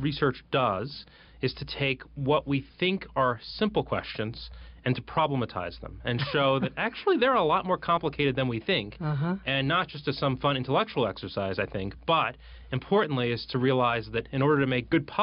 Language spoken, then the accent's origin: English; Philadelphia, Pennsylvania, United States; I'm from Philadelphia area. I went to Northwestern University as an undergraduate and had never been west of Ohio.